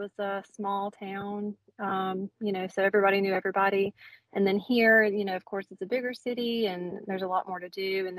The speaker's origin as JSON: {"language": "English", "town": "Selma", "region": "Alabama", "country": "United States", "tie": "born or raised there", "said": "Originally, I'm from Selma, Alabama, and that's where I was born and raised and where I was currently living."}